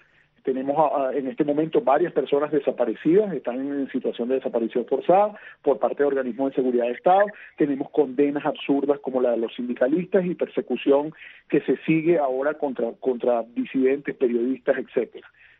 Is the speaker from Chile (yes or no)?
no; Venezuela; Y además agradezco como venezolano la lucha